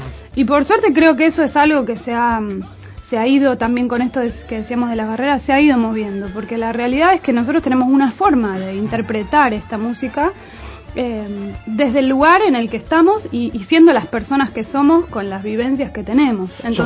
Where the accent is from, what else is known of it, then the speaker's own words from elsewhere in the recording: Argentina; yo me siento argentina, me siento latinoamericana, pero sin embargo, si hago una investigación, no tengo nada, no tengo raíces de gente originaria de este